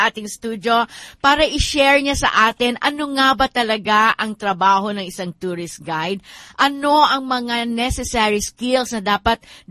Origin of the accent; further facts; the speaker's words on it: Baguio, Cordillera Administrative Region, Philippines; dahil ako po ay taga Baguio